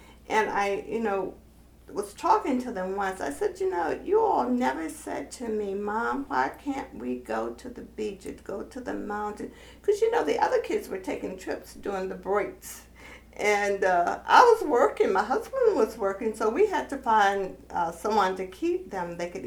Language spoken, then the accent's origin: English; Chapel Hill, North Carolina, United States; I was born here in Chapel Hill. Went to Lincoln High School, which was a black school at that time. Elementary and high school there.